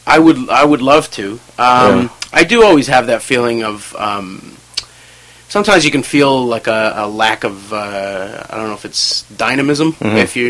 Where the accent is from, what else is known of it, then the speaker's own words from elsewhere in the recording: Surrey, British Columbia, Canada; born there; Yes, so I was born in Surrey